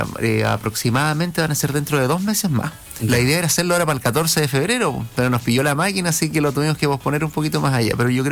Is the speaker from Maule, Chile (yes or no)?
no; Osorno, Los Lagos, Chile; Soy de acá, de la ciudad de Osorno, nacido y criado en Osorno.